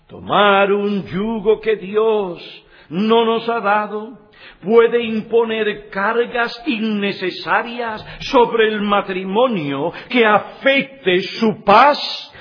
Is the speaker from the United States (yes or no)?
yes; United States; Nuestra sociedad americana se caracteriza por el pragmatismo. Somos los americanos pragmáticos.